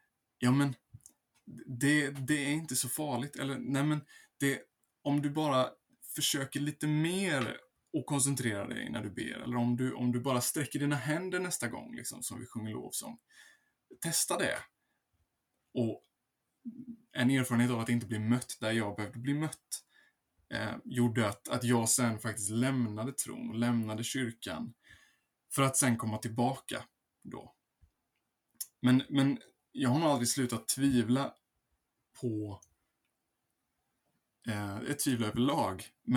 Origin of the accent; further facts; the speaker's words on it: Jönköping, Jönköping County, Sweden; now in Gothenburg, Sweden; Jag kommer från Jönköping från början men bor i Göteborg sedan 4 år tillbaka ungefär.